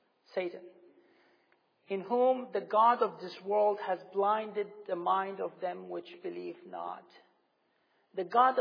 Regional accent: Sudan; now in United States; I was born in Sudan. I grew up in Sudan, but my grandparents from Syria. I came in 1996 to the United States

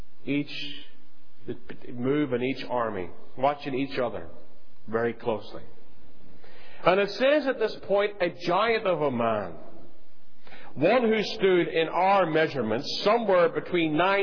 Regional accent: Ireland; But while growing up in Ireland where linen was done, I'm quite clear what a weaver's beam is.

